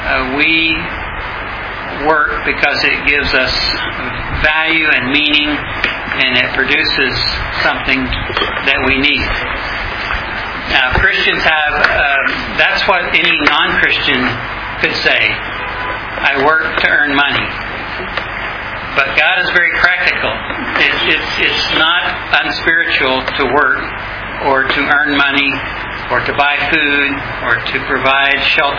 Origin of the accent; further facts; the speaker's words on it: Oklahoma City, Oklahoma, United States; Again, I'm from Oklahoma City, a lay elder and a retired engineer.